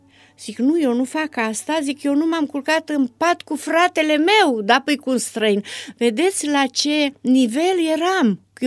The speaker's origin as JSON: {"language": "Romanian", "region": "Moldavia", "country": "Romania", "tie": "born or raised there", "said": "Eram un copil de la Moldova, de la țară, care eu m-am adaptat mai greu."}